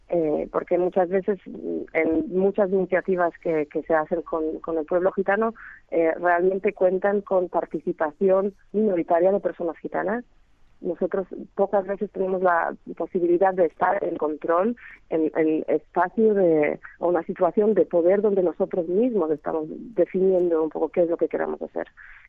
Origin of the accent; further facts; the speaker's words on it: Poland; Spanish is a second language; los gitanos de Polonia, por ejemplo, en mi país, donde no tenemos el flamenco, sí tenemos el idioma